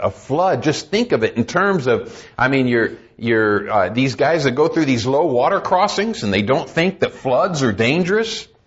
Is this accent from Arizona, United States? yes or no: yes; Arizona, United States; And I'm from Arizona. We don't have possums in Arizona.